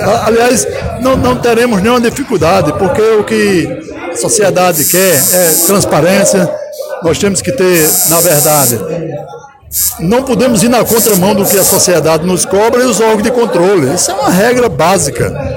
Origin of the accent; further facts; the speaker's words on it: Paraíba, Brazil; um ano novo como brasileiro e perseverante como eu sou, produtivo. A nossa Paraíba são inúmeros exemplos de crescimento que nós devemos nos orgulhar.